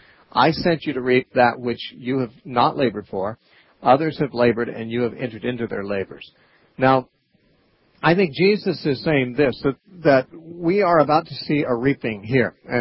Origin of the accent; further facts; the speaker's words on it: Santa Cruz, California, United States; let's talk to Scott calling from Santa Cruz, California, my hometown.